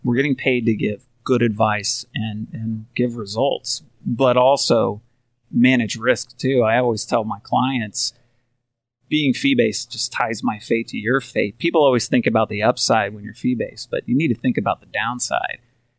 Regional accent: Kansas, United States; I grew up in Kansas, but I started my practice in Phoenix, Arizona, with the bright idea of starting a relationship-based business in a city where you don't know anybody.

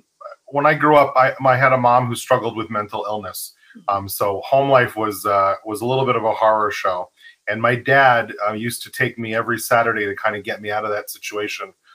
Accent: New Jersey, United States; also born or lived in Pennsylvania / New York; now in Michigan, United States; I was born in Pennsylvania, raised in New Jersey, spent most of my life in New York, and I'm a recent Michigan transplant.

